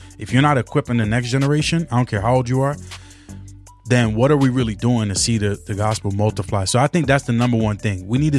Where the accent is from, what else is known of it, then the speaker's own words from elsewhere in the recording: Spring Valley, New York, United States; also born or lived in Bronx; But then I'm from the Bronx. I'm from Spring Valley, New York. I'm Jamaican.